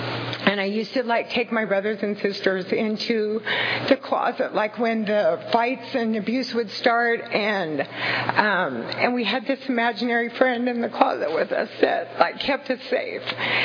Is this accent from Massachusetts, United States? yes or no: no; Fresno, California, United States; So I was born and raised in Fresno, and my mom was an absolute alcoholic drug addict